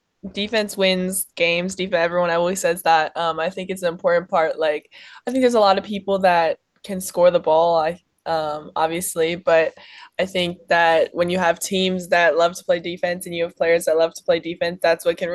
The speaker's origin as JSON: {"language": "English", "town": "Buffalo", "region": "New York", "country": "United States", "tie": "born or raised there", "said": "I think I really enjoyed growing up in Buffalo. Obviously, not a huge place to grow up, but definitely fun."}